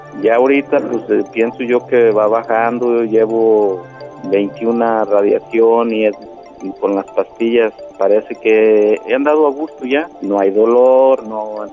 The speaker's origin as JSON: {"language": "Spanish", "town": "Quililla", "region": "Jalisco", "country": "Mexico", "said": "Yo soy de Quililla, del municipio de Tecolotlán, Jalisco."}